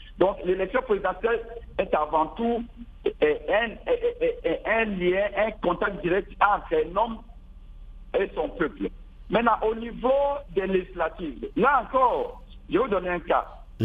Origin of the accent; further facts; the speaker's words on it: Lodja, Sankuru, DR Congo; qui est au Kassai et qui est, par exemple, chez moi, à Lodja là-bas et tout ça